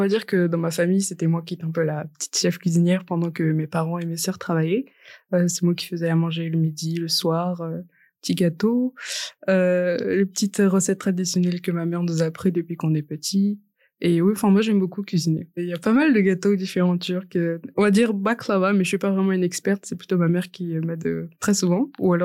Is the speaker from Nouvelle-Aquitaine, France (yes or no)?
no; Quimper, Brittany, France; now in Rennes, France; Je viens de Quimper, qui est à 2h30 de Rennes en train.